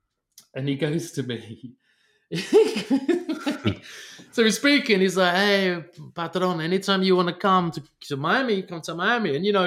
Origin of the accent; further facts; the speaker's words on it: England, United Kingdom; Good joke. I'm from England. He's like, no, seriously, your accent, man, is so good.